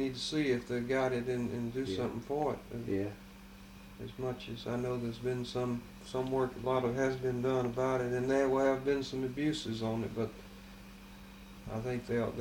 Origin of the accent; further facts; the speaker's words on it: Lexington, Kentucky, United States; I'm from Lexington.